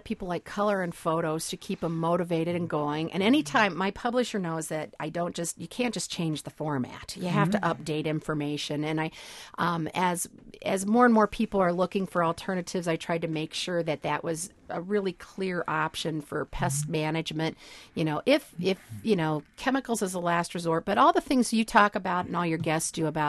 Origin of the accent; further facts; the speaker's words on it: Ohio, United States; I'm from Ohio originally